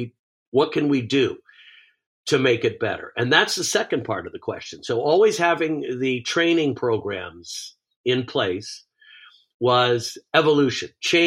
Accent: New York, United States; now in Malibu, United States; You know, we live in Malibu, so surfing is a big deal here. And riding the wave. I grew up in New York, and actually we body surfed in Rhode Island.

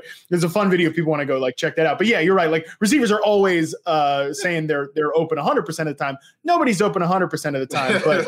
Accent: Virginia, United States; I am not from West Virginia. I'm from the great state of Virginia, representing the Appalachian Trail here

